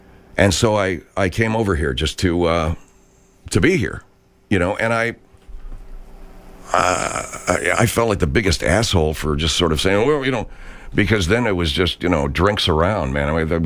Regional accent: Los Angeles, California, United States; It's a funky town, man. L.A., my hometown. It's a funky town.

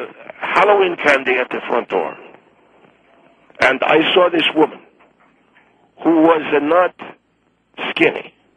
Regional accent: Argentina; I'm from Argentina.

